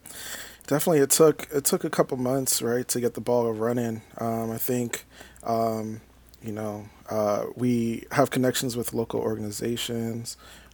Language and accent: English; Boston, Massachusetts, United States; now in St. Louis, United States; We actually both come from the East Coast. I'm from Boston, Massachusetts, and Jermar's from Philly.